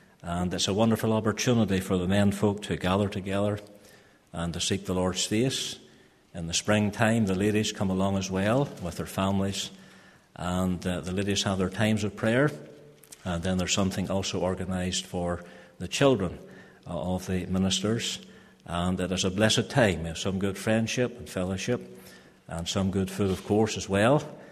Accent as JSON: {"language": "English", "country": "United States", "accent": "American", "said": "I trust that you will be able to understand my American accent."}